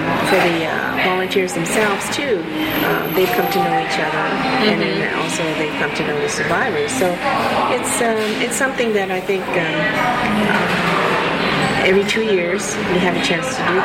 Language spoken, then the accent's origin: English; San Jose, California, United States; Well, I was born in San Jose, California. 1948. And so growing up in San Jose, it's like growing up in a small community